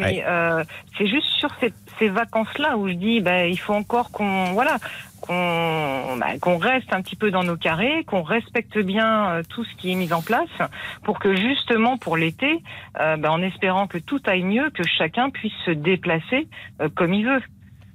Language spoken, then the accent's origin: French; Paris, Île-de-France, France; now in La Roche-sur-Yon, France; Alors, je suis parisienne à la base, donc oui. Je connais très bien la région parisienne. Et maintenant, en Vendée, je suis sur La Roche-sur-Yon.